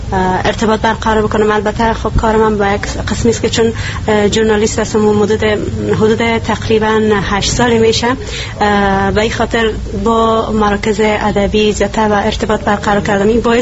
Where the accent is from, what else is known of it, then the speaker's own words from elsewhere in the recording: Iran; also born or lived in Afghanistan; من اگر بگویم که کلن در ایران متولد افغانستان هستم، ولیکن در ایران رشد و نمای میجا بوده، تحصیلاتم دا تا مقطع لیسانس هست